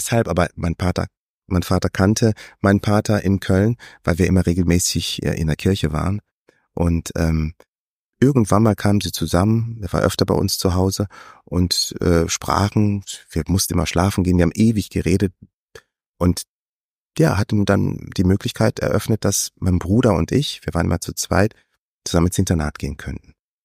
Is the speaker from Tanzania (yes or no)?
yes; Tanzania; also born or lived in Germany; weil ich bin ja in Deutschland geboren.